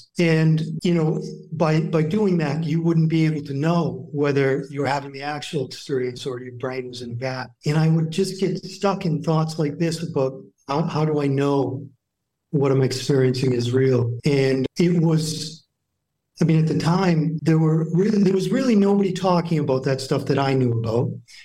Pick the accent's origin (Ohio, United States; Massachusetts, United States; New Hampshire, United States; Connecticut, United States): New Hampshire, United States; I grew up in New Hampshire, so pretty small town.